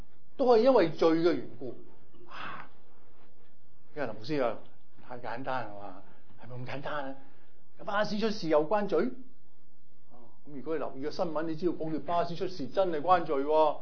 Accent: Hong Kong; 如果我哋香港長大嘅，都搭過幾多次啦

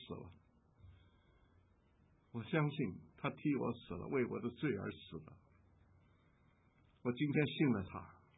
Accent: China; 在我小时候在国内的时候，中日战争的时候

